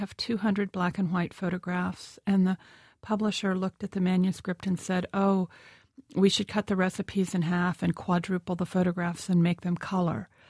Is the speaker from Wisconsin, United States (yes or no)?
no; Columbus, Ohio, United States; But one of the things that tickles me today is that I could not wait to get out of Columbus.